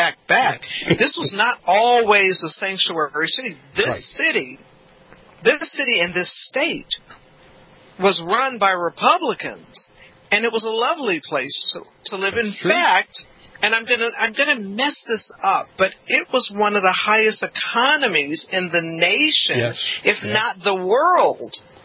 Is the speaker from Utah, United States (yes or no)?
no; California, United States; because I'm from California, I have these $200 a pair tennis shoes that I wore to the beach.